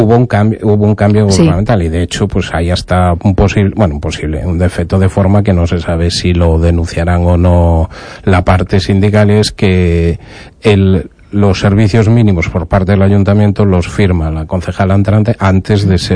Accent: Betanzos, Galicia, Spain; born there; Para una ciudad como Betanzos, donde yo nací, porque tenemos título de ciudad. Iba a decir pueblo, pero no quiero que se cabre. No quiero que la gente se cabre con mi ciudad natal.

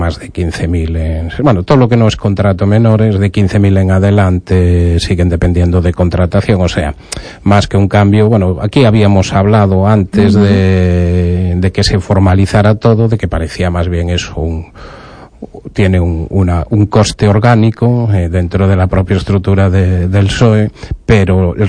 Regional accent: Betanzos, Galicia, Spain; born there; Para una ciudad como Betanzos, donde yo nací, porque tenemos título de ciudad. Iba a decir pueblo, pero no quiero que se cabre. No quiero que la gente se cabre con mi ciudad natal.

